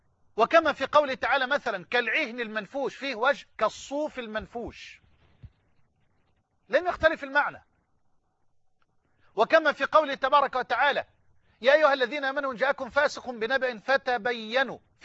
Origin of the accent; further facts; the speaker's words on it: Egypt; خنقه، يعني خده كده من الطوق بلغتنا كمصريين